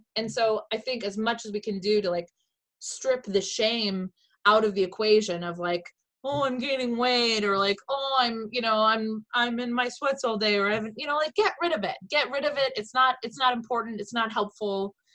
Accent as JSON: {"language": "English", "region": "Washington", "country": "United States", "tie": "born or raised there", "said": "Growing up in Washington, you know, it does, the light does, like, it gets darker earlier, but in Massachusetts"}